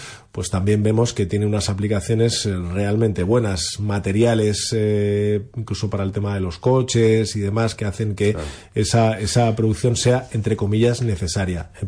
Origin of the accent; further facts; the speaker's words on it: Spain; no solamente somos los españoles